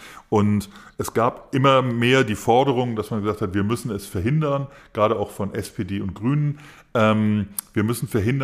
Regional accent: Berlin, Germany; als Berliner

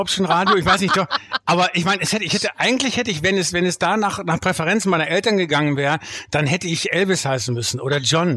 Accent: Bielefeld, North Rhine-Westphalia, Germany; ich komme aus Bielefeld, ja

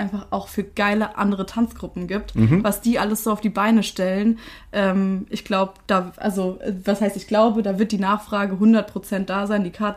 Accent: Nassau, Rhineland-Palatinate, Germany; Wir kommen, also meine Schwester und ich, wir kommen aus Nassau

